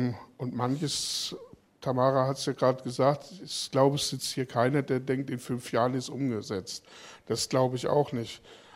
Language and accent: German; Thuringia, Germany; Ich komme nun aus dem Landkreis Schmalkalden-Meiningen.